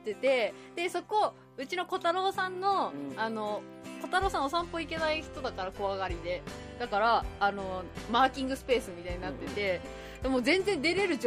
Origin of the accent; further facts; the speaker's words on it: Hokkaido, Japan; 北海道もね、3月の頭にドカ雪で50センチ以上積もったんですよ、うちの地元。